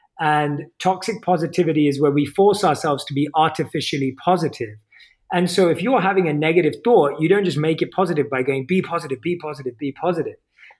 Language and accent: English; United Kingdom; accent: British; So spot in my British accent.